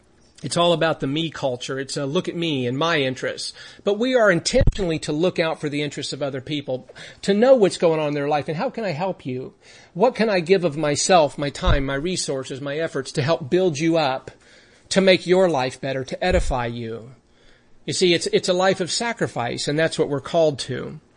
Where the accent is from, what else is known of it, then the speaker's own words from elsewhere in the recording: Las Vegas, Nevada, United States; Because when I was a teenager growing up in Vegas, I've shared this story before